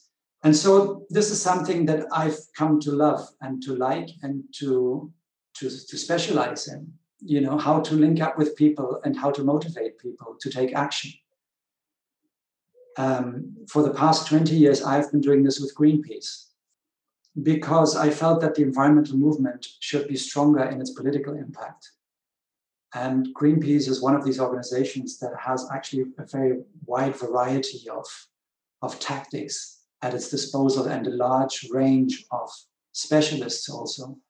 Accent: West Berlin, Berlin, Germany; I grew up in West Berlin, and we had very heavy air pollution in those days.

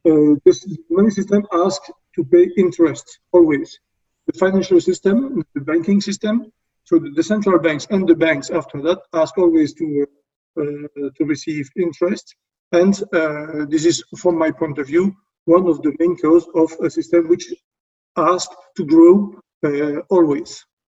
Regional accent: Belgium; I'm from Belgium. I'm 60 years old.

